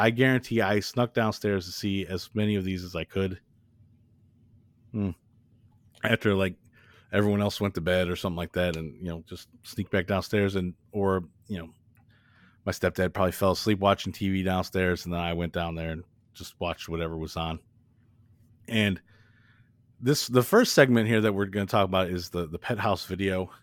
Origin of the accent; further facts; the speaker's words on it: Midwest, United States; I think maybe this has something to do with growing up in the Midwest when it was, you know, very cold